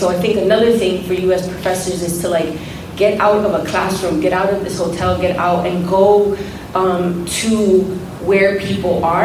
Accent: Queens, New York, United States; I'm the children of immigrants. I was born here. I'm from Queens. I'm from New York.

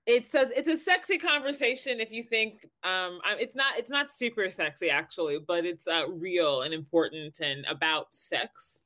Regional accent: Kansas City, Missouri, United States; now in New York, United States; I am actually from Kansas City, Missouri, which is interesting because that's where Lauren and I met. And I've been in New York for a while

